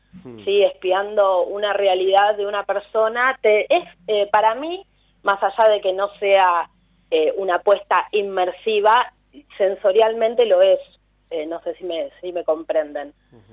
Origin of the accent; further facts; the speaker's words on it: Chacabuco, Buenos Aires Province, Argentina; Somos de Chacabuco, provincia de Buenos Aires.